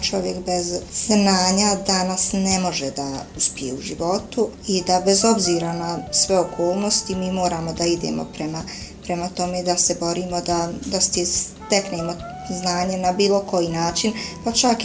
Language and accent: Bosnian; Vitez, Federation of Bosnia and Herzegovina, Bosnia & Herzegovina; now in Zenica, Bosnia and Herzegovina; Nisam rođena u Zenici, rođena sam u Vitezu gdje sam završila osnovnu školu, a u Zenicu sam se doselila kada sam trebala krenuti u srednju školu